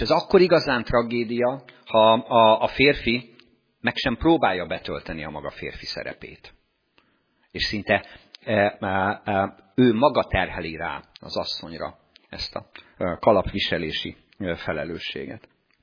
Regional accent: Tiszántúl, Hungary; now in Paks, Hungary; Egyébként én Tiszántúlról származom

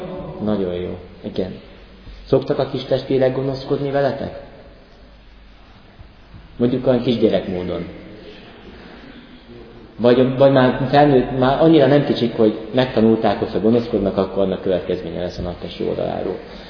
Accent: Tápiószőlős, Pest, Hungary; Én tápőszörösről származom, ott ugye sok szőlő

